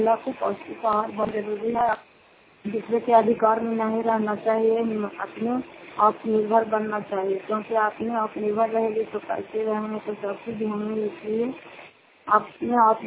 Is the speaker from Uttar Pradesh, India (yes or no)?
no; Bihar, India; जिला नालंदा राय सत्ता ब्लॉक के निवासी हूँ